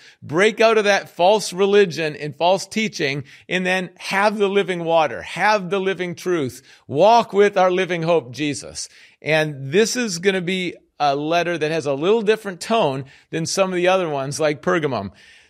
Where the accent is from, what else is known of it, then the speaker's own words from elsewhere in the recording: Minneapolis, Minnesota, United States; I grew up in the Twin Cities, Minneapolis and St. Paul, bigger cities.